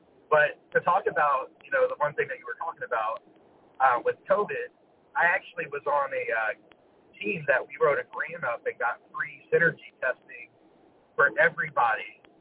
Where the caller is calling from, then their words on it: Navarre Beach, Florida, United States; I'm calling from Navarre Beach, Florida.